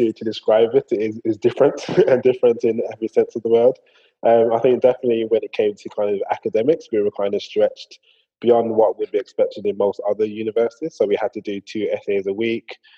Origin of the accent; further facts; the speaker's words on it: Birmingham, West Midlands, United Kingdom; I'm a Brummie.